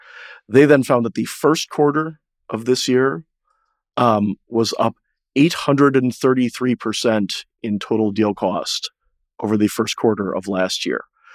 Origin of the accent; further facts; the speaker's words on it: Detroit, Michigan, United States; cities, my hometown of Detroit, buying one piece of land for an auto plant expansion